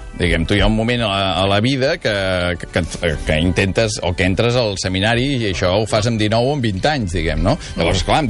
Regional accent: Taradell, Catalonia, Spain; jo sóc de Taradell

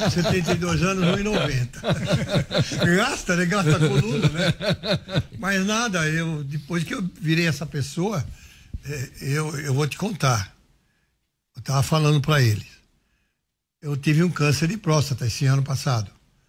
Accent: Brazil; Eu cresci no Brasil.

